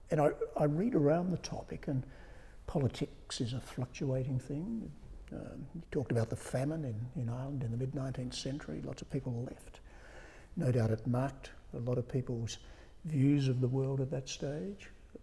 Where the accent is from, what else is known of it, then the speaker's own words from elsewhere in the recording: Australia; I was brought up in Australia as an Australian with this sort of half Irish, half English immigrant background.